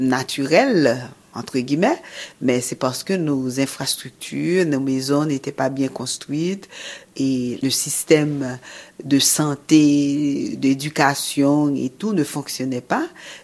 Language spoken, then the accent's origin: French; Haiti; en tant que Haïtien, on se sentait blessé.